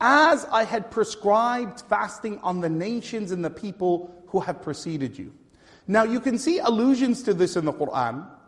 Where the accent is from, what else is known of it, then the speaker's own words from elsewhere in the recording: Canada; Now we're from Canada. Like, there's no storm warning for rain.